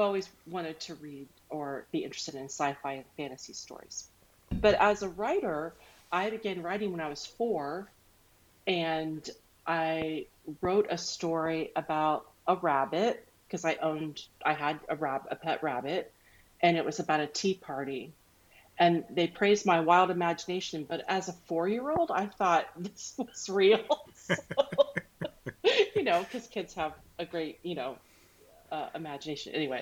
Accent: Ohio, United States; born there; Yeah, I was born in Ohio, and but I haven't lived there for a long, long time. But it's the place of my birth.

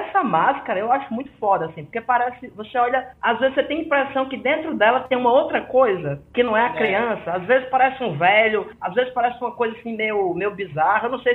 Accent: Paraíba, Brazil; Eu sou do interior da Paraíba

